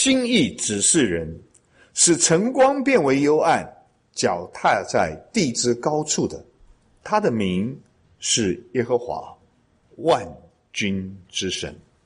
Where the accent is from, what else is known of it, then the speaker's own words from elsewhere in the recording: China; 有一点像我们中国人的挽歌